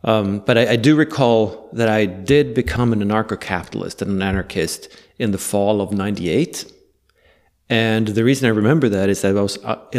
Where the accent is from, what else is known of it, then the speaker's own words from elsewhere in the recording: Sweden; So I guess the place and time to start for me is where I grew up in Sweden